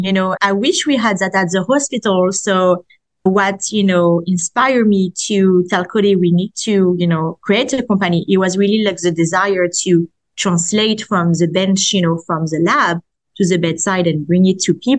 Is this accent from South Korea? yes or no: no; France; English is a second language; now in United States; I'm originally from France, color-coded to the United States.